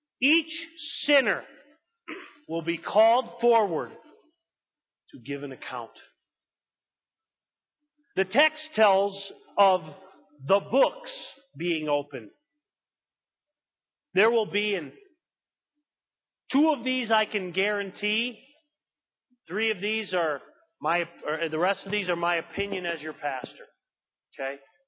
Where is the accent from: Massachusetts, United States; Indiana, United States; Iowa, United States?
Massachusetts, United States; See, I'm from Massachusetts. Hope you don't hold that against me.